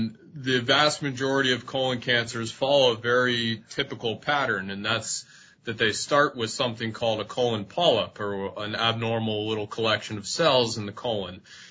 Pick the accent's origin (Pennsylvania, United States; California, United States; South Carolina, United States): Pennsylvania, United States; Erie; I am originally from Erie, kind of born and raised.